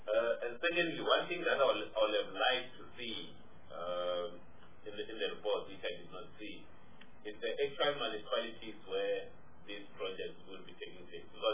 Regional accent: Limpopo, South Africa; I come from Limpopo.

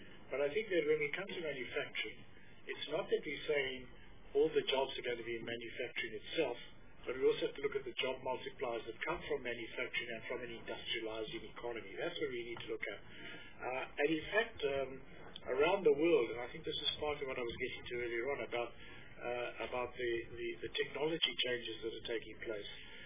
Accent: South Africa; I come from South Africa.

